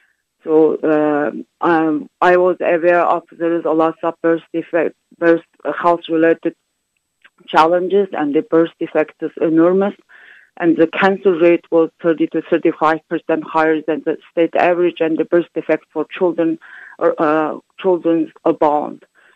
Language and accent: English; Xinjiang, China; English is a second language; I'm from Xinjiang. I'm from East Turkestan. I have identity of East Turkestan. I'm Uyghur.